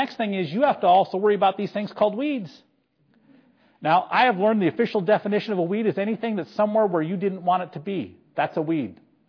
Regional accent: North Dakota, United States; I can tell you, growing up in North Dakota, I never once saw a lumber truck with trees on it going down the road.

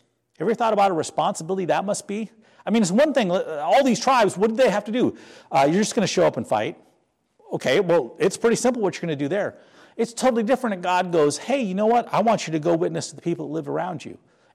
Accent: North Dakota, United States; Like where I grew up in North Dakota, everybody knew everybody

